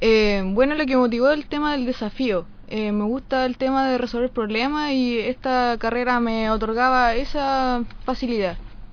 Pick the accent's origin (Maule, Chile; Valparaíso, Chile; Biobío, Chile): Maule, Chile; Linares; No, en Linares, soy de Linares.